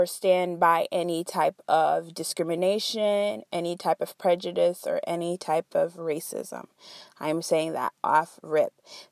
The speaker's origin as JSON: {"language": "English", "country": "DR Congo", "lives_now": "United States", "said": "I am of Congolese origin. I am from the Democratic Republic of Congo, but I reside in the US and then I also reside in China."}